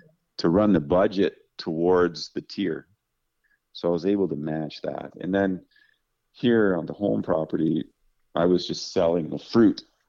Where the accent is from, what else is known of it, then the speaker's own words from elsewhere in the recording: Oliver, British Columbia, Canada; I grew up in Oliver and Seuss on their dad's orchard.